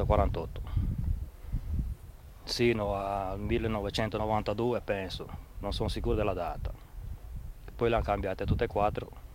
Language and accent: Italian; Sassello, Liguria, Italy; born there; sono nato a Sassello.